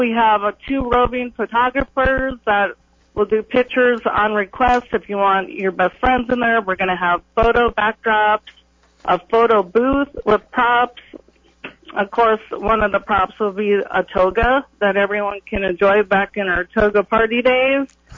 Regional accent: Lake Havasu City, Arizona, United States; kind of like a house party, which we're all familiar with growing up in Lake Havasu.

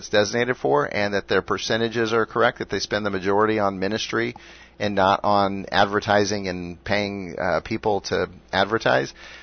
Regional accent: United States; as an American who loves this country

